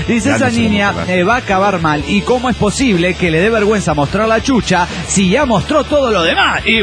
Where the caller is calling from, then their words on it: Guadalajara, Jalisco, Mexico; de Guadalajara.